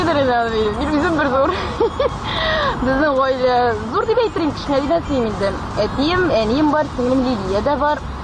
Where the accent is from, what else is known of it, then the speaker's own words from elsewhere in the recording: Aznakayevo, Tatarstan, Russia; now in Kazan, Russia; Дөресен әйткәндә, мин үзем Азнакайда туып үстем. Мин туган ягым ул.